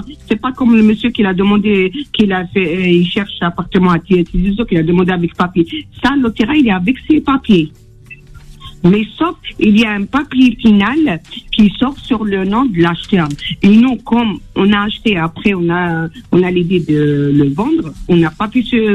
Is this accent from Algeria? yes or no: yes; Algeria; on est fiers qu'on est algérien, non?